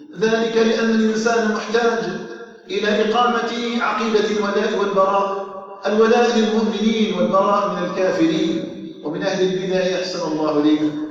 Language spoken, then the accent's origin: Arabic; Algeria; أن تجعل بلدنا الجزائر آمنا مطمئنا وسائر بلاد